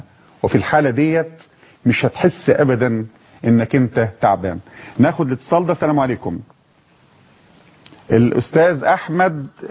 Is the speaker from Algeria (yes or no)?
no; Egypt; كلمة عندنا كمصريين بنقولها دايما ربنا يسهل